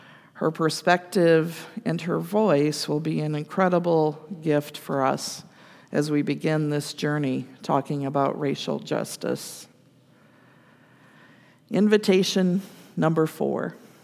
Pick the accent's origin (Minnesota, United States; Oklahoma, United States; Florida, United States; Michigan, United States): Michigan, United States; Battle Creek; born there; I was born on August 15th, 1959, in Battle Creek, Michigan, to … A white, middle-class family in a mid-sized town in a time of American prosperity.